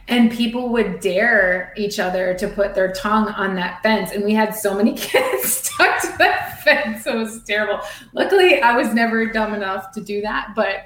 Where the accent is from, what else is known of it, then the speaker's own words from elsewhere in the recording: Wisconsin, United States; I'm from Wisconsin originally.